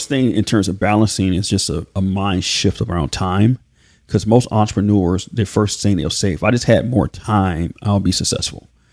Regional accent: Atlanta, Georgia, United States; I grew up in Atlanta in this rap group called

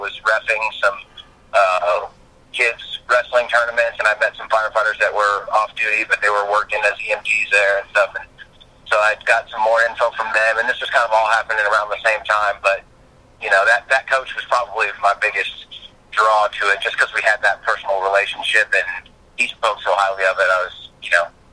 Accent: Austin, Texas, United States; So I'm local. I'm from Austin, Texas. I went to high school here.

